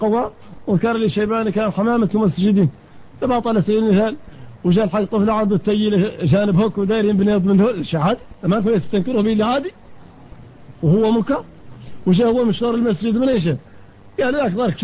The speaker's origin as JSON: {"language": "Arabic", "country": "Mauritania", "said": "اليوم نحن هون موريتاني"}